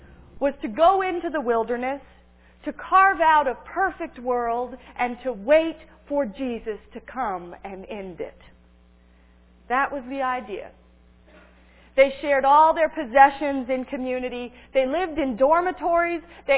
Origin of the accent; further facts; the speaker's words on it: New Harmony, Indiana, United States; It's called Rain Tree County, and it was inspired by my hometown in New Harmony.